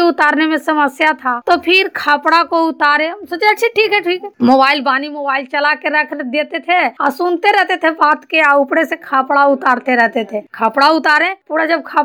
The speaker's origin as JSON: {"language": "Hindi", "town": "Balwa", "region": "Bihar", "country": "India", "said": "मैं गांव बलवा से बोल रही हूँ, पोस्ट भोजपुर, थाना नगर नौसा, जिला नालंदा के निवासी हूँ"}